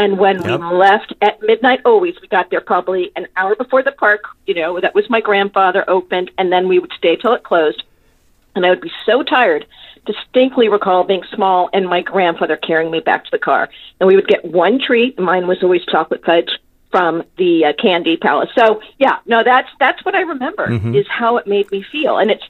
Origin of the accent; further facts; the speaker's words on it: California, United States; I grew up in the San Fernando Valley.